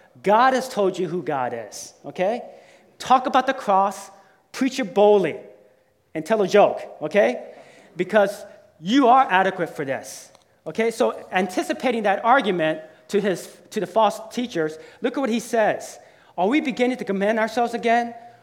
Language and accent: English; Georgia, United States; I grew up near Fort Benning, Georgia.